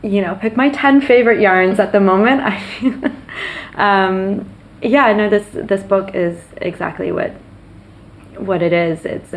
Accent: Nova Scotia, Canada; I grew up in Nova Scotia, not too far from the coast.

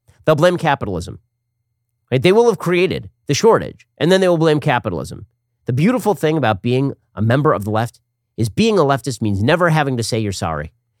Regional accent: Florida, United States; Governor Ron DeSantis of my home state of Florida

